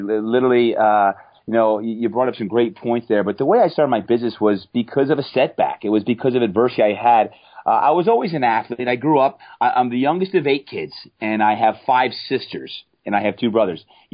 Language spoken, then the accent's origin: English; New Jersey, United States; I grew up in New Jersey, and I always wanted to be a pro athlete.